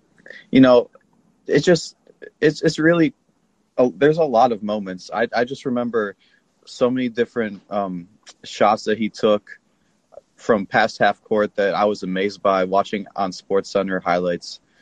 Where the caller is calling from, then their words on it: Rochester, New York, United States; Right now, I'm in my room in Rochester, New York. I'm at home because I couldn't go to school this semester. I usually go to Stony Brook.